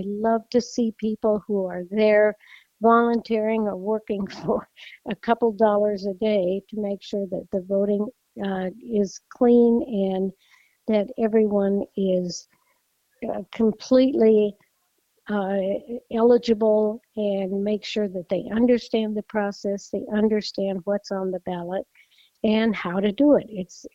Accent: Nebraska, United States; And I grew up in Nebraska, and we did not get to vote until we were 21.

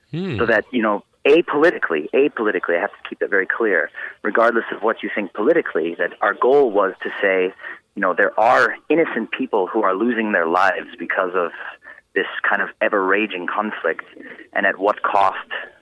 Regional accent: Munster, Indiana, United States; So I was raised in Munster, Indiana.

